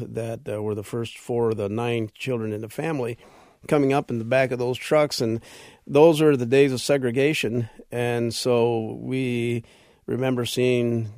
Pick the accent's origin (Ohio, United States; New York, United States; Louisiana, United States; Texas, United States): Texas, United States; Pharr; born there; I was born in Farr, Texas, right next to, across the river from Reynosa.